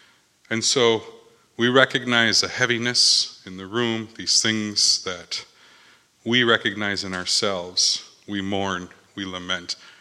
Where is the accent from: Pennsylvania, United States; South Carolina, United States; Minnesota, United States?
Minnesota, United States; I've grown up in the Twin Cities my whole life.